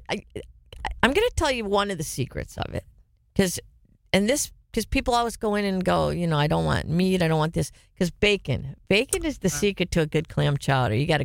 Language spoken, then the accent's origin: English; Detroit, Michigan, United States; And I'm from Detroit. So. Most of the time, I want that square Detroit pizza